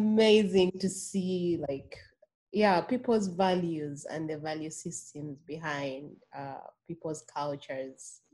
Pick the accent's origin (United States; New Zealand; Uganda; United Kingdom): Uganda; I'm Ugandan as well, but I'm not Kenyan. I'm Ugandan.